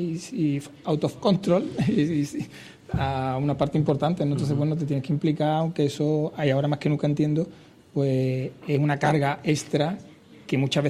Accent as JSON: {"language": "Spanish", "town": "Seville", "region": "Andalusia", "country": "Spain", "also_born_or_lived": "Albacete", "said": "Buenas tardes, bueno, soy de Sevilla."}